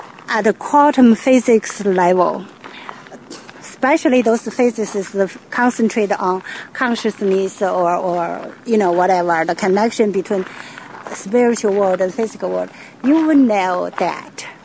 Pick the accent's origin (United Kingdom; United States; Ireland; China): China; You know, I'm from China. I know in China, the Orthodox philosophy.